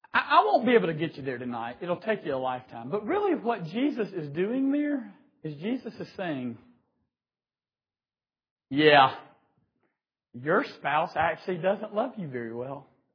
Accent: South Carolina, United States; I'm from South Carolina

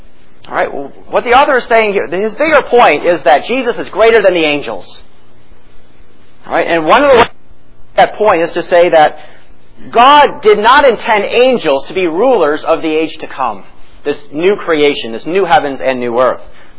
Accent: Illinois, United States; I'm from Illinois, so the heartland is, you know, I'm not a total stranger to the heartland.

